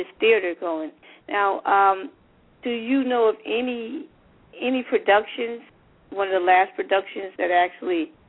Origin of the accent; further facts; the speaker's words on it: New Jersey, United States; because I'm from New Jersey, and you would be shocked about the lack of knowledge of … right here in New Jersey.